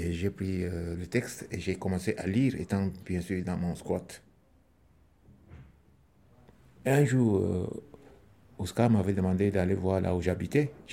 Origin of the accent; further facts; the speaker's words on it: Cameroon; moved away as an adult; now in France; Je suis Camerounais, je suis conteur, musicien, comédien. Je vis en France depuis les années 2003.